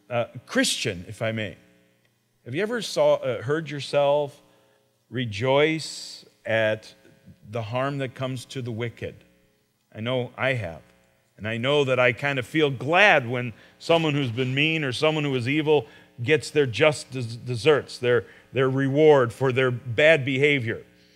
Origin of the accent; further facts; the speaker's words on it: United States; It's just a pride that I have about our country and about being American.